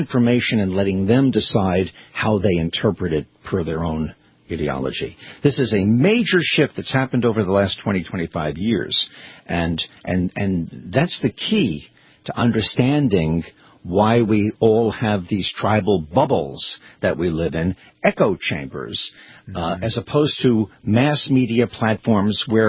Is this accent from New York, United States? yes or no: yes; Brooklyn, New York, United States; Well, I'm from Brooklyn.